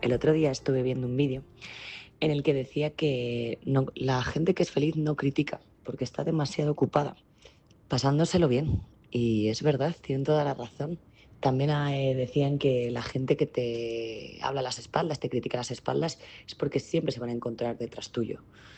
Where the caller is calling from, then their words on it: Burgos, Castile and León, Spain; de Burgos.